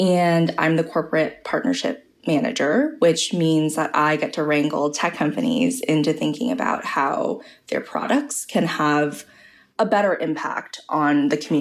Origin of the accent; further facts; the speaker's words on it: California, United States; I hail from the Bay Area in California originally.